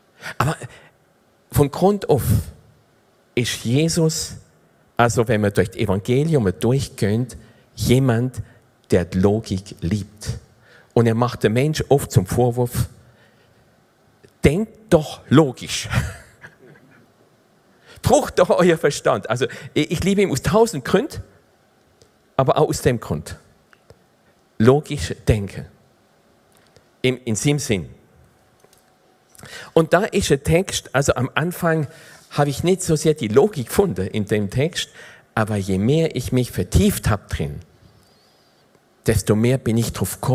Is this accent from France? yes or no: yes; France; German is a second language; Ich komme ursprünglich bin ich Franzose und bin im französischen Schulsystem bin ich Großwoche.